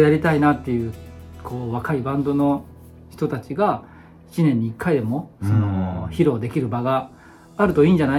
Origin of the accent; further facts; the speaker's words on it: Hokubo, Okayama, Japan; あの僕たちの生まれ故郷の、ね